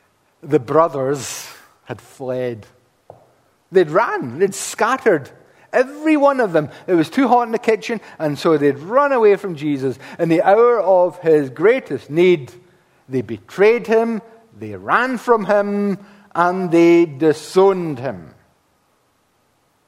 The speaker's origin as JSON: {"language": "English", "region": "Scotland", "country": "United Kingdom", "said": "Now, we are Scottish, we are Presbyterian."}